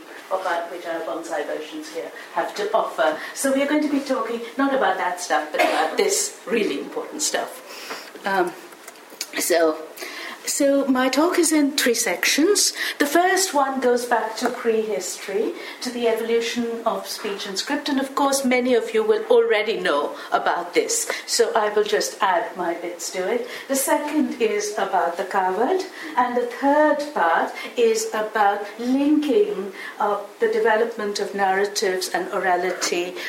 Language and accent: English; India; you know, I'm Indian, and thousands of things crowd into my mind every time I want to speak.